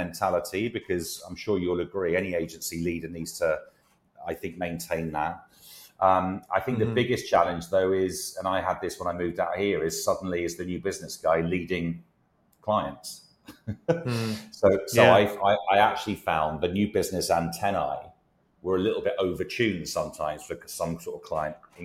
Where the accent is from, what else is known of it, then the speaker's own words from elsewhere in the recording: United Kingdom; moved away; And I think as a Brit, I think it's also equally important. And that's one of the reasons I wanted to move out here.